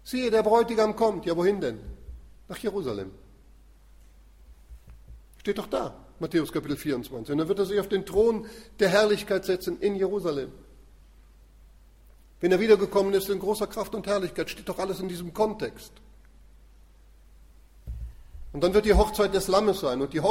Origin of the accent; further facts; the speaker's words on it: Zurich, Switzerland; wir kommen ja aus der Schweiz, aus Zürich, und abends dann nach Feierabend